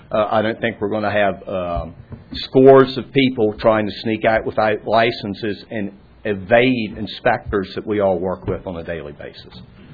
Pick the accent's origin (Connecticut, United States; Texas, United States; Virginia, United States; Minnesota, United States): Virginia, United States; I'm from the Eastern Shore of Virginia.